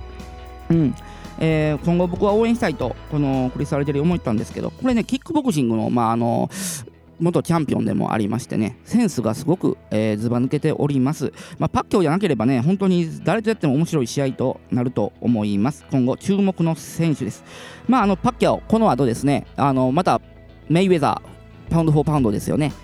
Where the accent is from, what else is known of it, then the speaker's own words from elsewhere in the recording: Kochi, Japan; 地元高知県にいたんですけど、